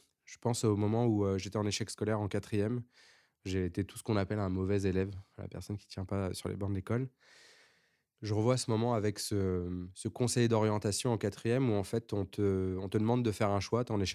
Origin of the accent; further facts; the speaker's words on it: Évry-Courcouronnes, Île-de-France, France; J'ai grandi dans une ville qui s'appelle Évry-Courcouronnes, donc au sud de Paris, c'est 30 km d'ici. Souvent on confond avec Ivry et j'ai grandi dans cette ville qui est très connue pour être très multiculturelle.